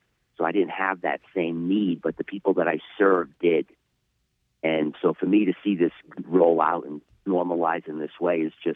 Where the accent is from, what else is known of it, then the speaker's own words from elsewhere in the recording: East Coast, United States; I'm from the East Coast originally, and so I got involved in the cannabis when I was probably about 12.